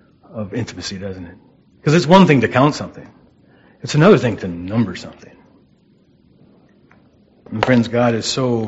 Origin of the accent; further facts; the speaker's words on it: St. Paul, Minnesota, United States; And I grew up in St. Paul, Minnesota. Very ungodly upbringing.